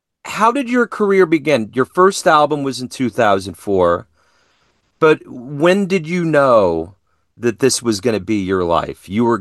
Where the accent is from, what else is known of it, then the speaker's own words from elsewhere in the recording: United States; with what's going on in the world as an American, I think we're starting to feel that stress